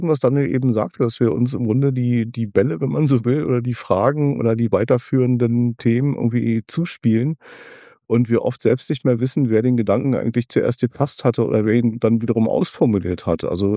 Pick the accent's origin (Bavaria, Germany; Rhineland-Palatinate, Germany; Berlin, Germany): Berlin, Germany; Also ich bin tatsächlich aufgewachsen in Mariendorf